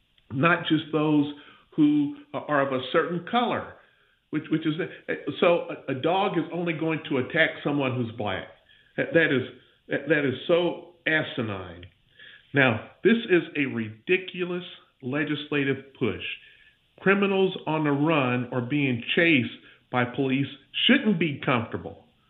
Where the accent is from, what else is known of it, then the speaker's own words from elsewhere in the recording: Pensacola, Florida, United States; I'm from the Pensacola area